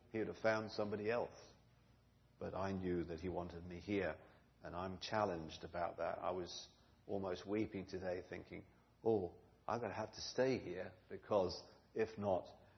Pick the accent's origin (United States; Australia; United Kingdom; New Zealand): United Kingdom; England; now in Japan; We say in England, if you're in your 70s, you're young. In my hometown, if you're in your 80s, you're young.